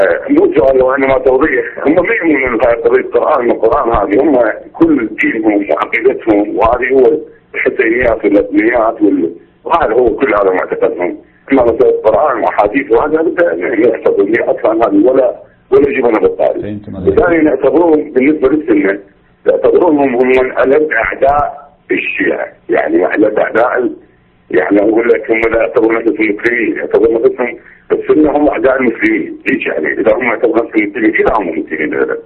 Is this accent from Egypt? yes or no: no; Iraq; أنا فني من العراق